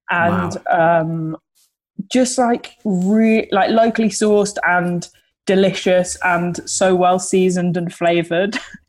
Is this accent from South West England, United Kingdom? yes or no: no; Sittingbourne, South East England, United Kingdom; I grew up in Sittingbourne in Kent.